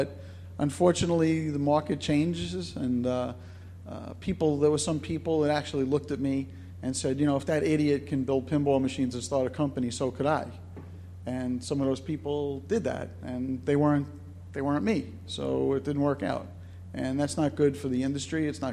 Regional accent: Brooklyn, New York, United States; accent: Brooklyn; my Brooklyn accent kicking in there

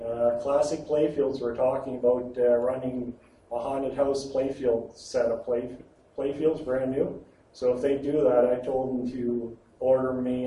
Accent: Halifax, Nova Scotia, Canada; So I'm from Halifax, Nova Scotia. So we're located on the east coast of Canada.

